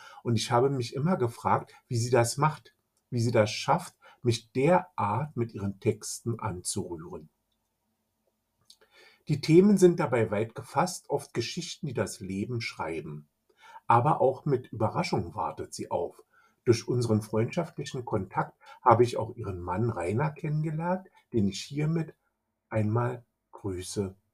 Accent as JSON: {"language": "German", "region": "Berlin", "country": "Germany", "said": "Denn wir Berliner sind ja nicht so die Karnevalisten."}